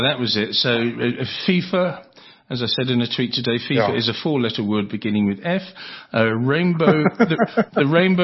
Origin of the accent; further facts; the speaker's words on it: England, United Kingdom; now in Netherlands; England, my home country. I've got my Netherlands, my adopted country, and then later … I associate myself with the Welsh